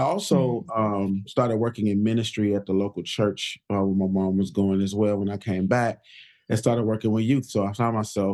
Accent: Chicago, Illinois, United States; So my journey begins in Englewood as a young child, as a young boy, born and raised in Englewood on the south side of Chicago.

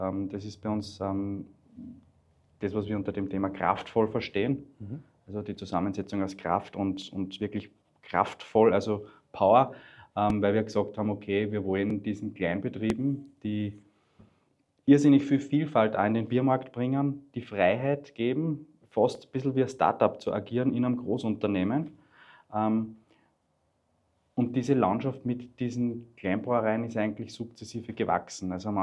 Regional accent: Linz, Upper Austria, Austria; auch meiner Heimatstadt Linz wieder ein eigenes Bier zu geben

